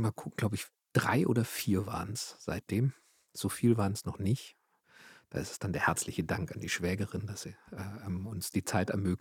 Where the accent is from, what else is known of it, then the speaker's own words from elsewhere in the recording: Berlin, Germany; now in Güstrow, Germany; Wobei, als Berliner gesagt, der Zoo Rostock ist genauso weit weg hier von Güstrow wie in Berlin.